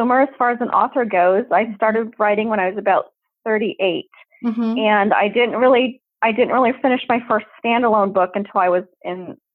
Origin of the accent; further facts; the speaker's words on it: California, United States; now in Independence, United States; Well, I live in Independence, Oregon, and I'm a transplant from California.